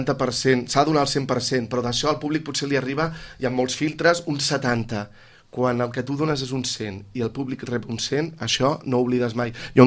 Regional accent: Sabadell, Catalonia, Spain; Sí, sí, sóc de Sabadell, exacte.

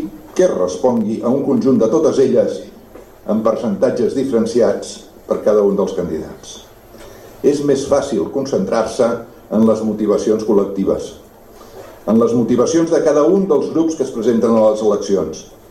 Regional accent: Barcelona, Catalonia, Spain; born there; now in Sitges, Spain; tinc 70 anys, vaig néixer a Barcelona, al carrer Tamarit, davant del mercat de Sant Antoni. Fa més de 40 anys que visc a Sitges i em sento sitgetà.

